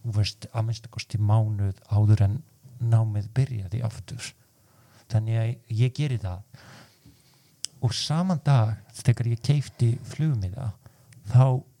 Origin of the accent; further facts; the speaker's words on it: Poznan, Greater Poland, Poland; Icelandic is a second language; also born or lived in Rome; Hann heitir Poznan og í vestur hluta Pólands svona mitt mitt í Berlínar og Varsjá og ég á tvo bræður og þeir búa þar og líka amma mín